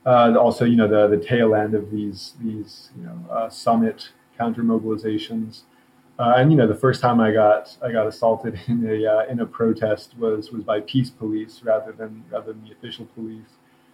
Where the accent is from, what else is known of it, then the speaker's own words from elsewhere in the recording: Virginia, United States; I grew up in Virginia in the 80s and 90s.